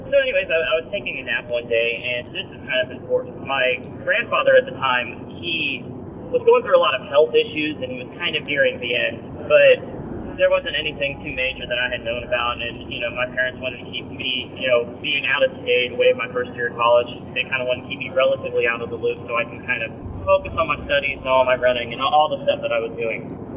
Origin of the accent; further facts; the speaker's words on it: Tulsa, Oklahoma, United States; I am from Tulsa, Oklahoma.